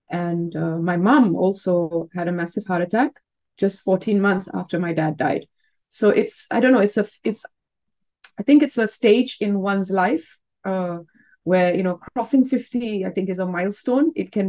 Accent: Singapore; So I was born here in Singapore, so I'm actually dialing in from Singapore. I was born here, which many people find surprising. Of course, I have Indian parents

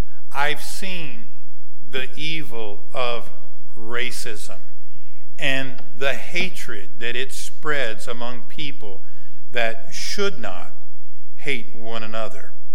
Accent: Louisiana, United States; born there; I was born in the South. I was born in the Deep South. I was born not only in Louisiana, but in South Louisiana. I grew up during the 50s and the 60s.

